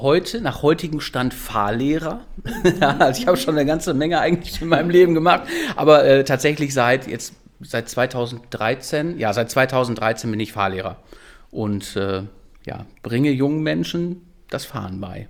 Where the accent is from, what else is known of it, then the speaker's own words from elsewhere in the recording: North Rhine-Westphalia, Germany; now in Neuharlingersiel, Germany; da wir beide aus Neuharlinger Sihl kommen, also ich bin integriert worden, ich bin eigentlich aus dem Ruhrgebiet, bin seit 15, 16 Jahren, bin ich jetzt tatsächlich in Neuharlinger Sihl, habe da reingeheiratet